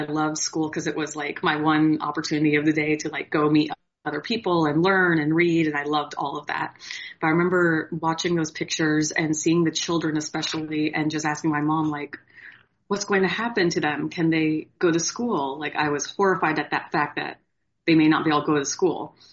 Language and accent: English; Oregon, United States; I grew up in the Pacific Northwest in a rural, like kind of farm town in Oregon.